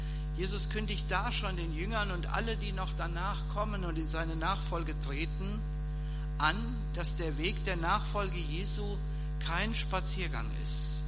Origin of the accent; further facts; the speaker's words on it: Kleingladenbach, Hesse, Germany; Ich bin in Kleingladenbach aufgewachsen, das liegt ungefähr 8 Kilometer davon entfernt.